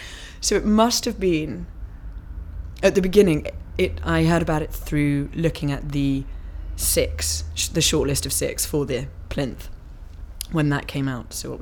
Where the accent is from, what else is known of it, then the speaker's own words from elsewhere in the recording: London, United Kingdom; My date of birth is the 11th of October 1984 and I am from London.